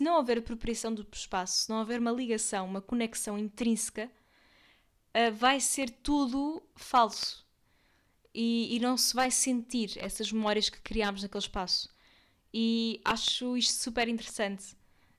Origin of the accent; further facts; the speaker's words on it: Cartaxo, Santarém, Portugal; eu sou do Cartacho e faço as unhas aqui no Cartacho ao fim de semana.